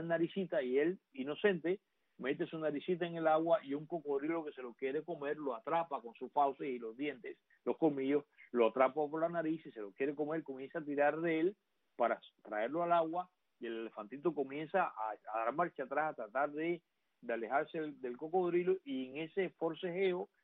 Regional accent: Cuba; yo vi Fantasía de niño en Cuba

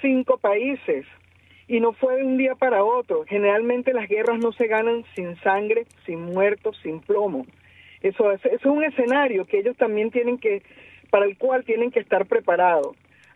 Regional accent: Venezuela; a mí me pasa como venezolana

